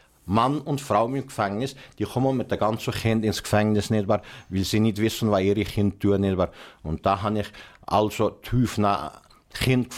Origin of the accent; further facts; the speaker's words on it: Valais, Switzerland; Als Walliser haben wir ja nie ein schönes Wallis vergessen.